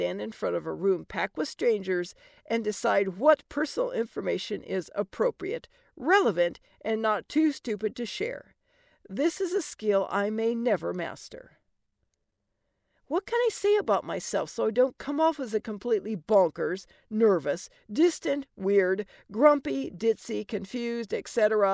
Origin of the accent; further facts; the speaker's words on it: Ireland; Which, since I'm Irish, should mean I'm prone to fighting, but I've heard that really only applies if there's Guinness involved.